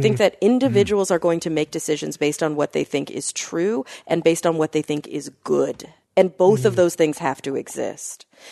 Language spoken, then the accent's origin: English; Los Angeles, California, United States; I'm from L.A., Steve.